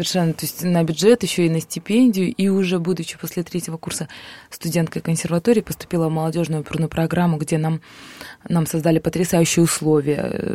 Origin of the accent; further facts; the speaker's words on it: Georgia; also born or lived in Aktobe, Kazakhstan; я из Грузии с мамой и братом переехали во время войны в Казахстан, где жила мамина, живет мамина родная сестра, которая нам очень помогла. И после этого в маленький город Актобе, чудесный, замечательный город.